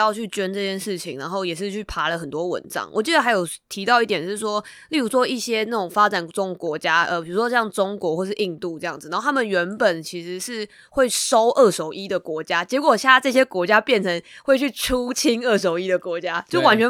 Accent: Taipei, Taiwan; 因为我本身是台北人嘛，然后我的家族大部分的人都住在台北

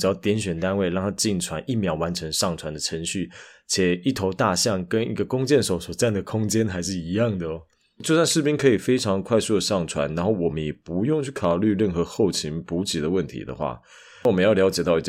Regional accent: Taiwan; 毕竟我们台湾人的命是命，但中国人的命也是一条命。

